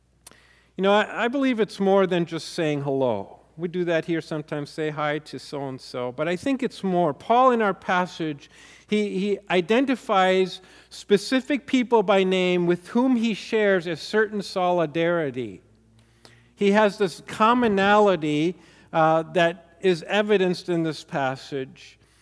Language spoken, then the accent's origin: English; Germany; even in the church where I grew up in Germany